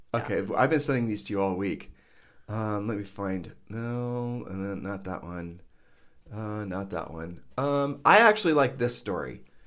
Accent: Midwest, United States; I mean, we live in this island, and I know growing up in the Midwest

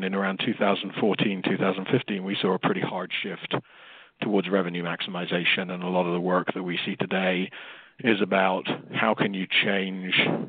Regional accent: United Kingdom; now in United States; I am originally British, now living in America.

